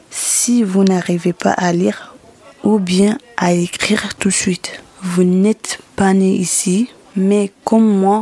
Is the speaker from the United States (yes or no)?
no; Comoros; now in France; j'ai 17 ans et je suis en classe de 3e. Et je viens des Comores. Quand je suis arrivée en France, en 2016